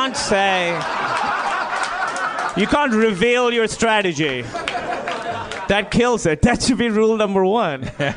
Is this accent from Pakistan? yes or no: yes; Pakistan; I grew up in Pakistan.